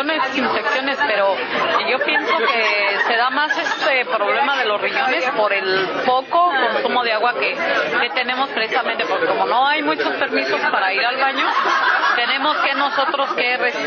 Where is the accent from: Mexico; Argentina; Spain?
Mexico; en la casa donde vivo, somos seis mexicanas